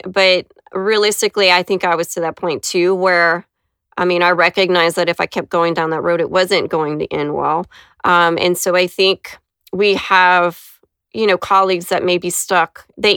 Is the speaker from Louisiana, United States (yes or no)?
yes; Louisiana, United States; coming back to my hometown, which again is a really small town in Louisiana, so we're very rural practices.